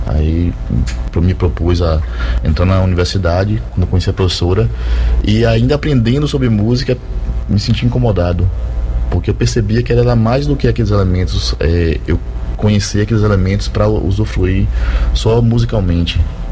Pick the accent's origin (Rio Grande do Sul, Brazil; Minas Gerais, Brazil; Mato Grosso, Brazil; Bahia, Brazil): Minas Gerais, Brazil; Caeté; Desde pequeno eu percebia quando eu sou do interior de Caeté